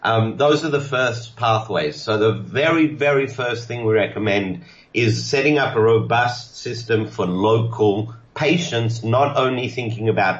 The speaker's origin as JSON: {"language": "English", "country": "Australia", "tie": "born or raised there", "also_born_or_lived": "South Africa", "said": "So I was born in South Africa. I've actually never been to Cape Town. I've been to Johannesburg many, many times. I grew up in Australia."}